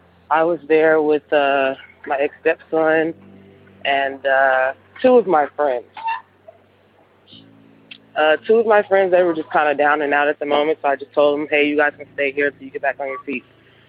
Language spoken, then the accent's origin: English; Houston, Texas, United States; Hey, Tony. … I'm from Houston, Texas.